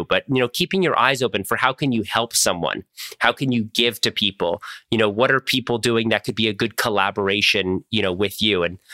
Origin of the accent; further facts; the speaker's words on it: Washington, District of Columbia, United States; I grew up in Washington, D.C. My parents have had the same house for 40 years.